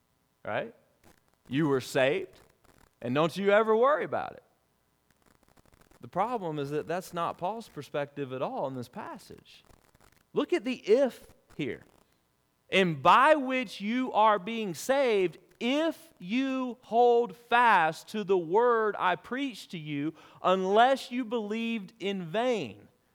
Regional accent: Alabama, United States; I grew up in Bible Belt, the buckle of it, I say, South Alabama.

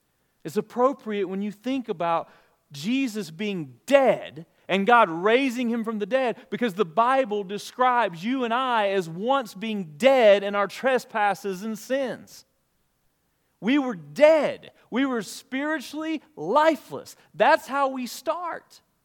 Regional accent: Alabama, United States; accent: Alabama; I should probably turn on my Alabama accent right now, but I've always got that.

